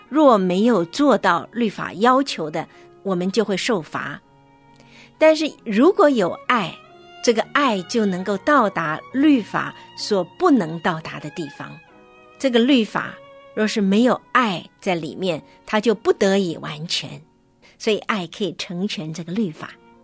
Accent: China

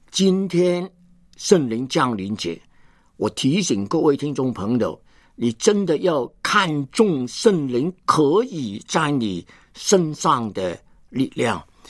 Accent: Hong Kong; born there; 因为我本来是在香港出生，念书也念那个英国联邦历史，但是圣灵的感动叫我看见呢，我是个中国人。

